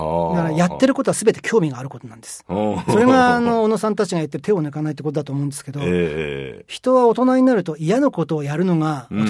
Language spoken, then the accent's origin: Japanese; Fukushima, Japan; 僕は震災の後、福島出身なんですけど、初めて同窓会に出て